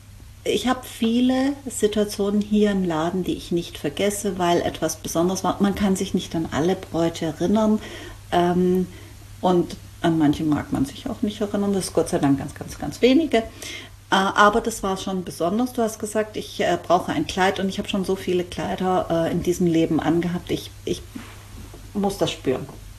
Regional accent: Baden-Württemberg, Germany; Ich bin auch Schwabe.

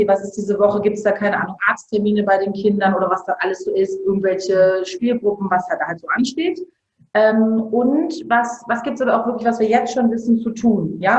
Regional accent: Bergisch Gladbach, North Rhine-Westphalia, Germany; also born or lived in Cologne; also wir sind ja auch dahin gezogen, wo ich aufgewachsen bin. Ja, also wir waren auch in Köln sehr glücklich. In Bergisch Gladbach ist es auch voll schön.

